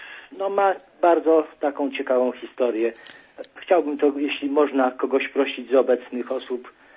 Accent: Lublin Voivodeship, Poland; now in Lublin, Poland; Ja dzwonię z Lublina. … a pochodzę z Zamojszczyzny

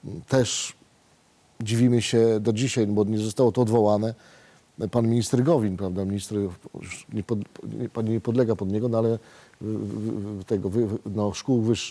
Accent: Lesser Poland, Poland; jesteśmy z Małopolski, bardzo dobrze, cieszę się, jesteśmy z tego dumni

